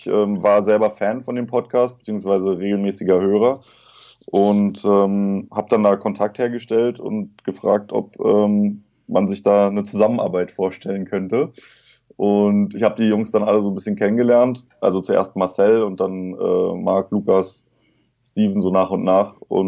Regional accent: Berlin, Germany; ich bin in Neukölln geboren, also im Herzen Berlins. Bin dann im Südwesten der Stadt aufgewachsen.

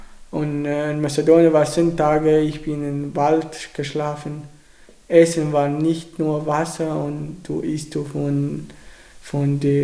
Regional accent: Iraq; German is a second language; now in Germany; Ich bin 1999 geboren, 2003 USA gegen Irakkrieg

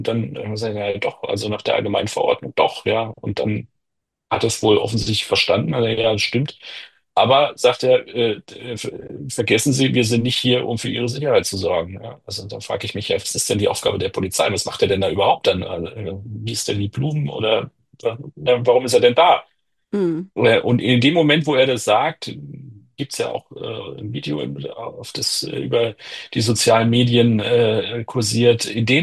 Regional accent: Germany

